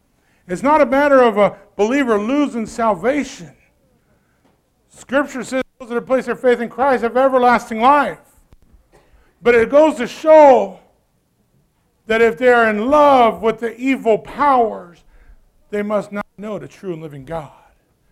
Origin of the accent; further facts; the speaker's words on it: Brazil; I grew up in Brazil and South America, where witchcraft is very heavy.